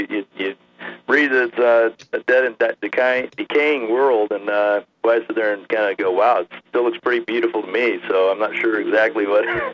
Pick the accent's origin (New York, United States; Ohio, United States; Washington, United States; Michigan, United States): Washington, United States; moved away; Originally from Eastern Washington, and then my father and I, we got some land up here in Montana about 17 years ago